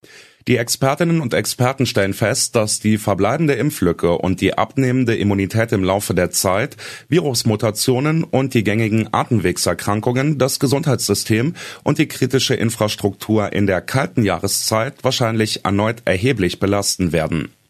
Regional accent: Berlin, Germany; Und für meine Heimatstadt Berlin?

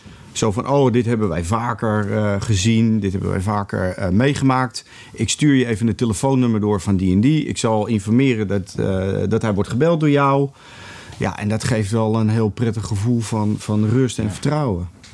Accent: Netherlands; Dus zoals jij en ik als Nederlanders met elkaar praten en zeggen...

